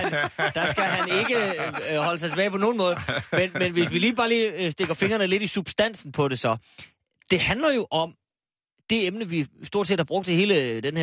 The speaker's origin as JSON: {"language": "Danish", "town": "Aalborg", "region": "North Denmark Region", "country": "Denmark", "tie": "born or raised there", "said": "Jeg kan da sige så meget, at de ikke sart i Aalborg. Op i min hjemby."}